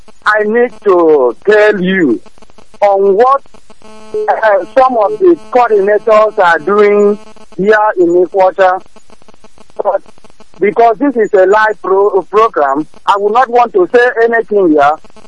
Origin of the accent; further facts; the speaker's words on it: Akwa Ibom, Nigeria; I'm from Akwa Ibom, but just to meet water.